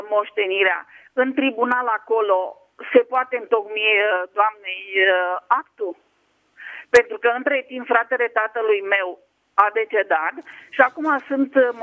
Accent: Prahova, Romania; Sunt din Prahova.

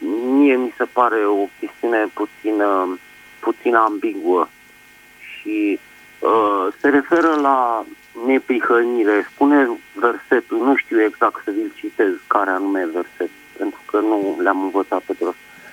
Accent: Bucharest, Romania; sunt din București.

